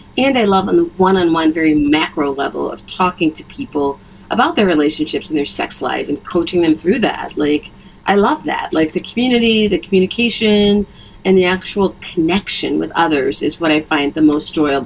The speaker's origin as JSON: {"language": "English", "region": "Illinois", "country": "United States", "tie": "born or raised there", "also_born_or_lived": "Mississippi, United States", "said": "So I grew up in, I'm from Illinois, but like a lot of, especially Black people, great migration families, we have older relatives that came up from Mississippi. So I spent a huge chunk of my childhood in Mississippi."}